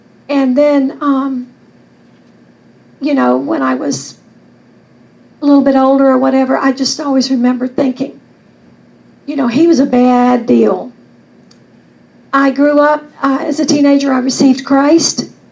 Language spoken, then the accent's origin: English; Eastman, Georgia, United States; She was from Dublin, and I'm from Eastman, which is about 30 miles apart.